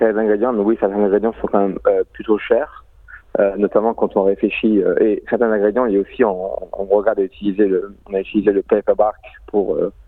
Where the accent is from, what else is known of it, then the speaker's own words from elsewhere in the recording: France; now in Australia; Quelque chose qu'on a un peu découvert en tant que Français en Australie